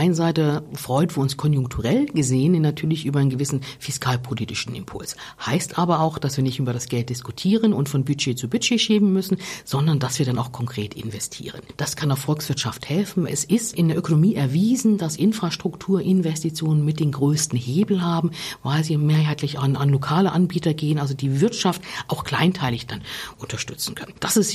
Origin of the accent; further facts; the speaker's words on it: Germany; now in Switzerland; als Deutsche, die in der Schweiz lebt